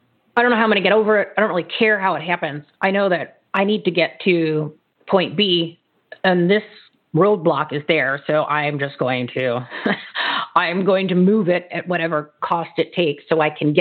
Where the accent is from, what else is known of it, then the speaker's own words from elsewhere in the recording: New Jersey, United States; I grew up on Frank Purdue chicken and Frank Purdue commercials because I grew up in New Jersey.